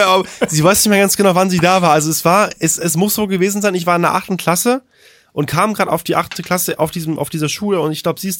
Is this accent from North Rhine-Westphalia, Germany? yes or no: no; Potsdam, Brandenburg, Germany; also born or lived in Werder (Havel); ich komme hier aus der Nähe von Berlin, ich bin damals hier aufgewachsen in Potsdam, / Werder Havel